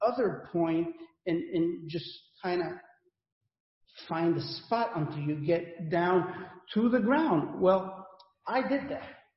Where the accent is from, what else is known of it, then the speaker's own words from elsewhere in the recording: Guayanilla, Puerto Rico; spent part of my childhood in the island of Puerto Rico. And in the island of Puerto Rico, my hometown is the one that is outlined.